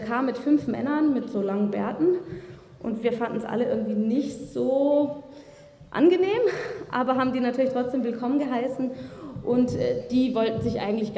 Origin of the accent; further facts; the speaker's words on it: Saxony, Germany; oh ja, du kommst auch aus Sachsen